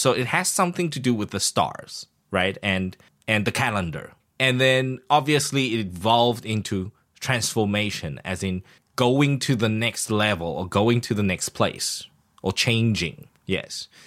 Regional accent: Taiwan; So I explained to my friends, I'm from Taiwan

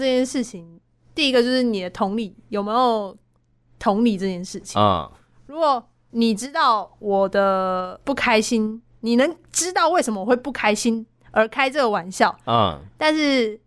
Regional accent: Miaoli County, Taiwan; 像我们苗栗人，我跟我苗栗朋友就会一直说欸，我们苗栗国人要团结

